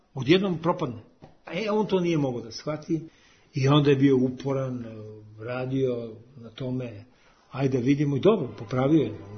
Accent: Serbia; mi smo Srbi

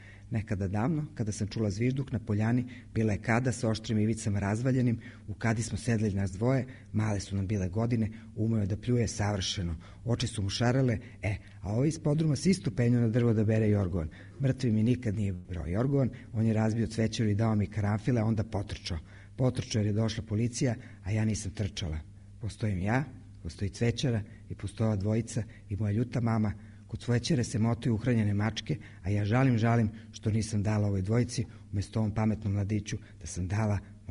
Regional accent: Belgrade, Serbia; odrasla sam na Novom Beogradu, onda sam otišla na Đeram pijacu pa sam se opet vratila na Novi Beograd, vrlo verovatno ću tu ostati do samog kraja.

